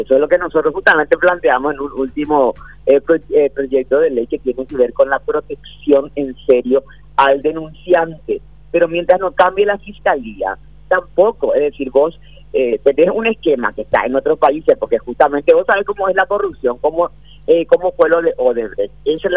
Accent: Paraguay

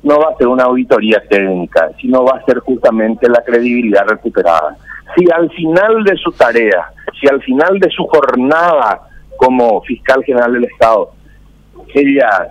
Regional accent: Paraguay; nosotros somos una, los paraguayos en general somos una sociedad machista, conservadora, patriarcal

